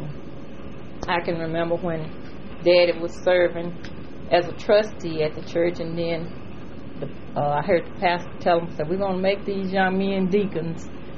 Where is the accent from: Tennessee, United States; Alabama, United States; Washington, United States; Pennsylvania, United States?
Alabama, United States; Gadsden; I was born here in Gadsden at Baptist Memorial Hospital, which was the old Baptist Hospital located downtown on 7th Avenue, right off of 12th Street.